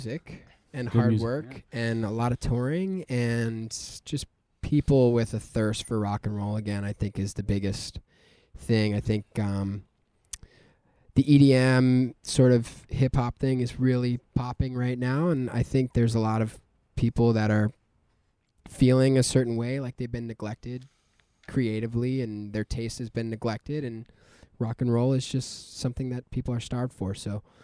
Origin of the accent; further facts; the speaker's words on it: Schenectady, New York, United States; Yeah, I'm from Schenectady, New York. Played hockey over here in New England like my whole childhood growing up, so.